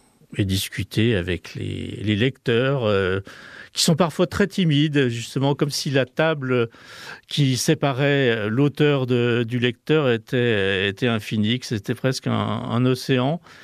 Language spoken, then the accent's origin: French; Ambérieu-en-Bugey, Auvergne-Rhône-Alpes, France; born there; je suis né en Berrieux, j'habite en Berrieux, et en Berrieux, peu de gens le savent, c'est la capitale de l'autobiographie.